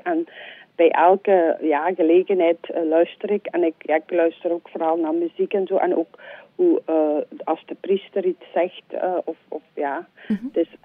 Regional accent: Veldwezel, Flanders, Belgium; born there; now in Beverlo, Belgium; Nee, ik ben geboren in Veldwezel, te Lanaken. En mijn man was van Beverlo, dus ik ben naar hier getrokken.

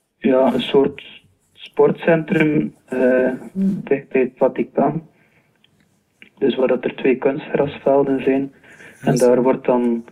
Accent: Middelkerke, Flanders, Belgium; now in Rome, Italy; Ja, dus ik ben van de Middelkerk afkomstig.

